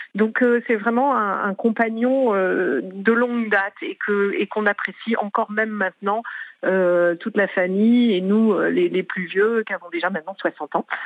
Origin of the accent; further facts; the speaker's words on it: Brittany, France; Je suis bretonne et il me fait beaucoup penser à ma famille.